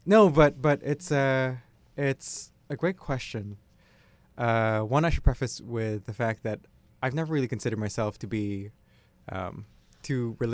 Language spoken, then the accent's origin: English; Philippines; It's part of the identity that I have as a Filipino.